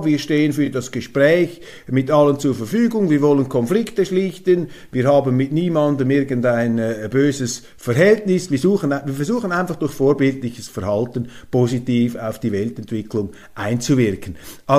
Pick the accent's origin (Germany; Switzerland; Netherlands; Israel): Switzerland; Scholz redet eigentlich ein bisschen wie ein Schweizer Bundesrat, wie ein Konsenspolitiker, wie sie bei uns in der Schweiz in der Regierung sind, in einem System, das gegenüber des Deutschen natürlich den Vorteil hat, dass wir die direkte Demokratie haben